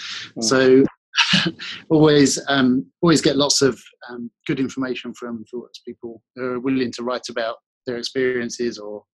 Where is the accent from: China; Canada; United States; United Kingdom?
United Kingdom; South East England; accent: slight Australian; also born or lived in Australia; I'm from Kent in England, and I have a little bit of Australian accent after spending a couple of years there, I'm told